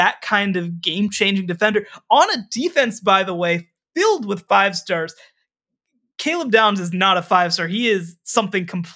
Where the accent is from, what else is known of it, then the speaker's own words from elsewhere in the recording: Coppell, Texas, United States; I remember actually there was a lineman from my hometown of Coppell a couple years younger than me.